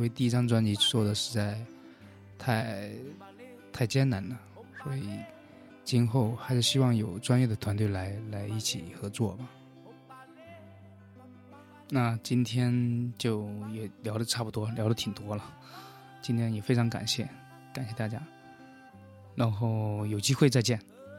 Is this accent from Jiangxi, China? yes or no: yes; Jiangxi, China; 有些歌会写用我们江西方言的方式来写